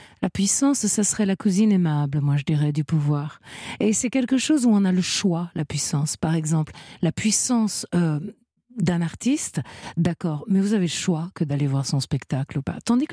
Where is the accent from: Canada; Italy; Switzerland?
Italy; now in France; j'ai obtenu ma naturalisation française. Et il faut expliquer quand on est naturalisé français. Donc maintenant, je suis française et italienne, bien sûr. J'ai gardé ma nationalité italienne, j'ai double nationalité.